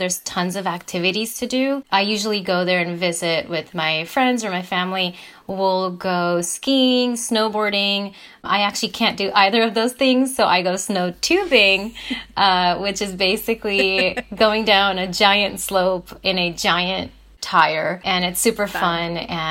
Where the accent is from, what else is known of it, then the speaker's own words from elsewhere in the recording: Texas, United States; So I'm from Texas, so I chose San Antonio, which is not a far drive from Dallas